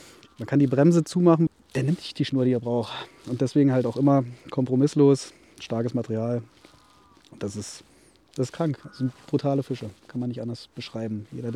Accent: Spremberg, Brandenburg, Germany; moved away as an adult; also born or lived in Cottbus / Bremen; now in Saxony-Anhalt, Germany; Ich bin geboren in Cottbus. Bin da quasi in Spremberg in der Nähe aufgewachsen. Und dann hat es mich mit 20 Jahren dann irgendwann verschlagen, des Berufes wegen. Und dann bin ich erst nach Bremen und jetzt Wahlsachsen-Anhaltiner.

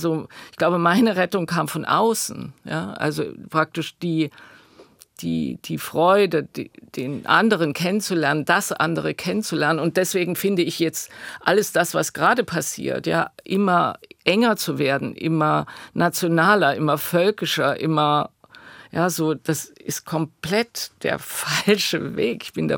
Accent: East Germany, Germany; Und ich glaube, dass wir da viel tastender, suchender als Ostdeutsche sind.

